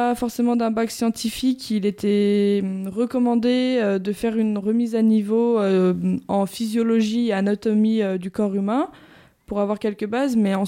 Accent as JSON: {"language": "French", "town": "Saint-Pierre-de-Chartreuse", "region": "Auvergne-Rhône-Alpes", "country": "France", "tie": "born or raised there", "also_born_or_lived": "Belgium", "said": "Je suis native de Saint-Pierre-de-Chartreuse, donc j'ai toujours grandi dans un milieu naturel."}